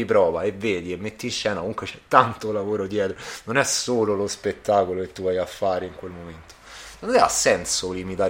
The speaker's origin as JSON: {"language": "Italian", "town": "Rome", "region": "Lazio", "country": "Italy", "said": "Io sono di Roma, anche a Roma, soprattutto negli ultimi 20 anni"}